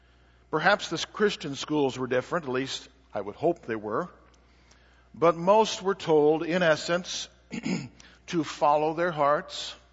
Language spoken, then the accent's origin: English; Colorado, United States; Or as they used to say where I grew up in Colorado, he was scared spitless.